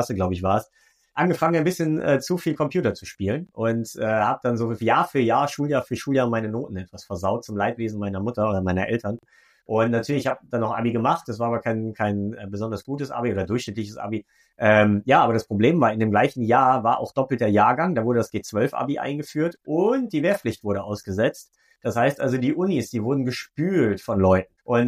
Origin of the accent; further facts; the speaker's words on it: Velbert, North Rhine-Westphalia, Germany; born there; Ich komme gebürtig aus Velbert, das ist in NRW zwischen Wuppertal und Essen. Eine kleine 80.000 Seelenstadt, die keiner kennt, weil das Ruhrgebiet halt einfach so dominiert.